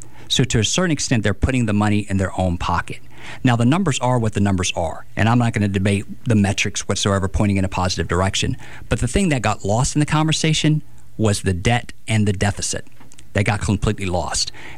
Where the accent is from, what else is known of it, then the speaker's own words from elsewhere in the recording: United States; I'm an American, and I love my country as much as you do.